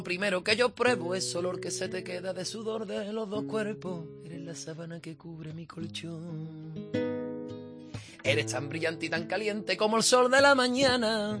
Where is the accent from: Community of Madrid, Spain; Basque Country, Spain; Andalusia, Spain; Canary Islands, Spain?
Andalusia, Spain; Cádiz; Empecé jovencito, yo con 10 años me gustaba mucho la chirigota y el carnaval, como buen gaditano.